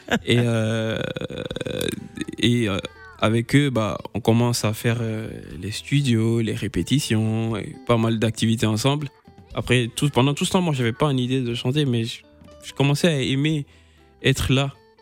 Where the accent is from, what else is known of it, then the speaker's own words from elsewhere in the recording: Guinea; born there; Ouais je suis né en Guinée.